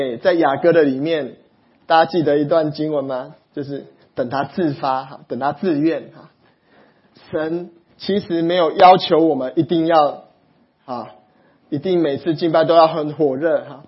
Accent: Yilan County, Taiwan; 我是宜兰人，

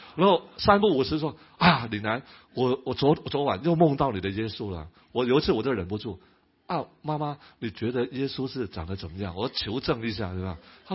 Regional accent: Hong Kong; born there; 因为我大哥比我大20岁，他在大陆出生，我在香港出生。

